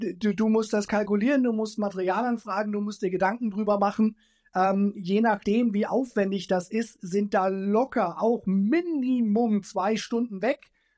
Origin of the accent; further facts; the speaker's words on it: Nuremberg, Bavaria, Germany; born there; gebürtiger Nürnberger